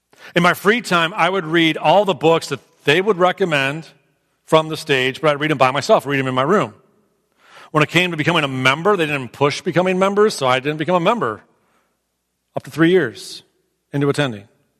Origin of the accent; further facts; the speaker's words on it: Clinton Township, Michigan, United States; I mentioned before that I was born and raised Catholic over in Clinton Township.